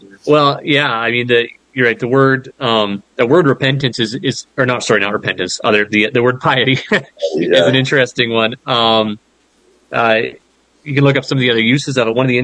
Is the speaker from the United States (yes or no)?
no; Canada; Being Canadian, and I know America's not too terribly far behind in some ways